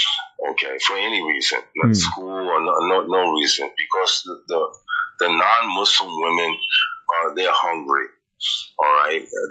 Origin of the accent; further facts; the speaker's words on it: United States; Yeah, I'm an American, okay, and I was working for the government